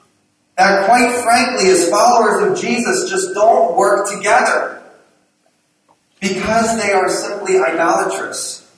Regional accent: United States; I am grateful for many of the things as an American.

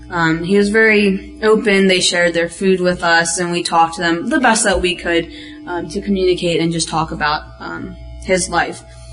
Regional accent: La Paz, Bolivia; the last city that we were in, my hometown, was La Paz.

